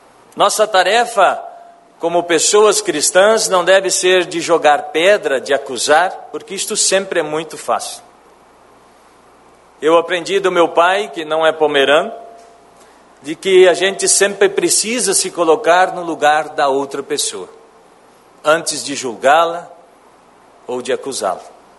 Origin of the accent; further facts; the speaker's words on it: Rio Grande do Sul, Brazil; Eu sou gaúcho de natureza e pomerano de coração.